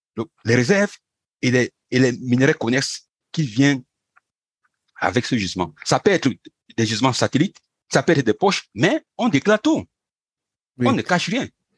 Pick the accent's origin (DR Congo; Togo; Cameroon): Cameroon; le fer que j'ai chez moi au Cameroun n'est pas différent du fer qu'il y a au Gabon